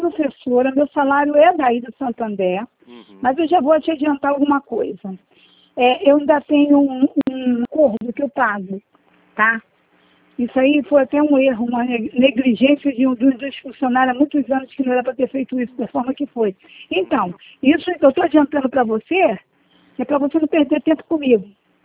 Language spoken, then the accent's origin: Portuguese; Nilópolis, Rio de Janeiro, Brazil; Do Nilópolis, Baixada.